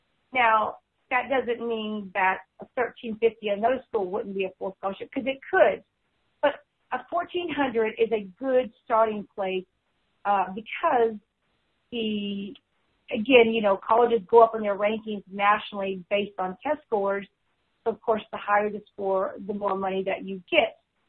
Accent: Texas, United States; because I'm from Texas, we have got 14 colleges alone in Texas, Arkansas, and Louisiana

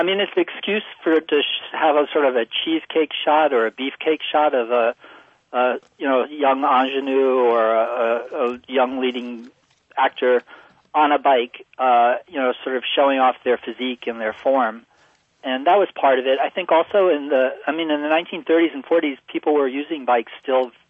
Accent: Manhattan, New York, United States; I grew up in New York, in Manhattan, and learned to ride when I was a kid.

